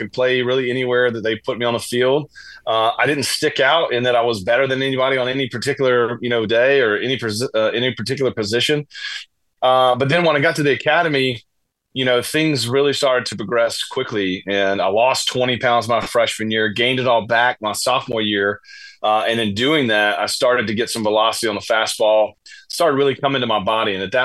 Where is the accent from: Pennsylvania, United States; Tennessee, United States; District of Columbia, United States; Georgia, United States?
Georgia, United States; We grew up here in Georgia, just outside of Atlanta. So I was an Atlanta Braves fan my entire life.